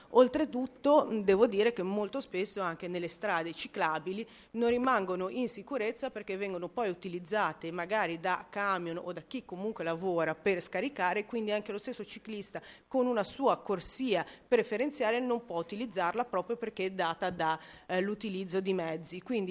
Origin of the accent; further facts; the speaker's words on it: Liguria, Italy; io vengo da Levante